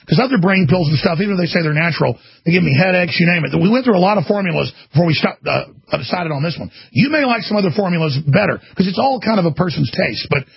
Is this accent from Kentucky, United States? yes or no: no; Dallas, Texas, United States; I grew up in Dallas in Rockwall, folks, right in the middle of some of the biggest names out there.